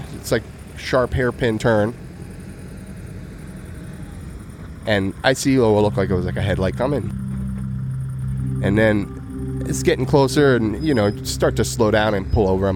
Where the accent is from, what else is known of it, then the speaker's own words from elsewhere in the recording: St. Croix, U.S. Virgin Islands; I was born in St. Croix, Christmas baby. Definitely my brother and my sister, they say it was ruined that year. I remember growing up with graveyards in the front yard of my parents' yard.